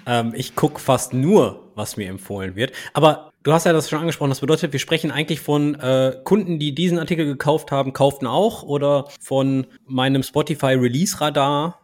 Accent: Duisburg, North Rhine-Westphalia, Germany; ich komme aus Duisburg, das bedeutet Stahlindustrie, Kohleindustrie.

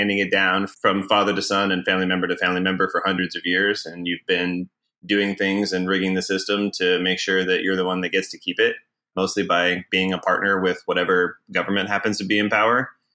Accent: Atlanta, Georgia, United States; now in San Francisco, United States; Yeah, I'm from Atlanta. I moved to San Francisco about 6.5 years ago to do the startup thing.

